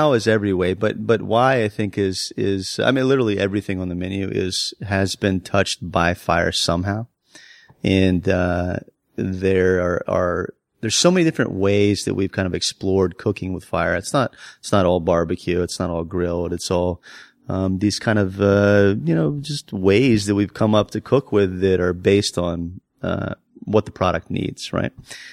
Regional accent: Florida, United States; My hometown of Florida, yeah.

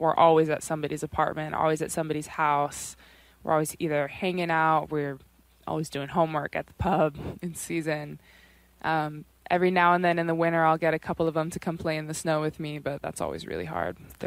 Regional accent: Hawaii, United States; I was, actually, because we come from all over Australia, England, Idaho. I'm from Hawaii.

